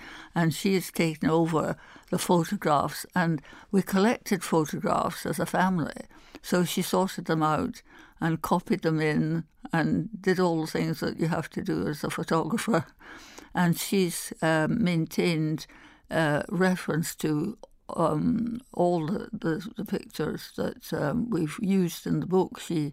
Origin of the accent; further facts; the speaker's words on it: Perth, Scotland, United Kingdom; born there; I was born on a farm to a farmer's, and my mother was a townie, but they set up on a farm, and I was born there near Perth.